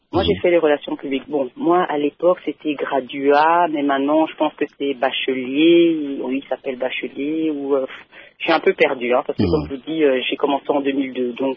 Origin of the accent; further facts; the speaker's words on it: DR Congo; now in Belgium; Moi-même, je suis Congolaise, mes enfants Congolais. Donc, on peut dire que je suis entre les deux cultures.